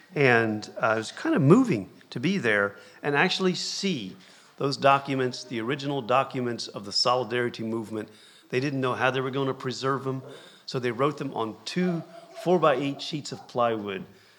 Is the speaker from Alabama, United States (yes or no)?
no; Virginia, United States; now in Ireland; I'm not from Ireland. My homeland is in the United States. I'm embarrassed about a few things right now, to be honest about it. But my homeland is there in the Shenandoah Valley.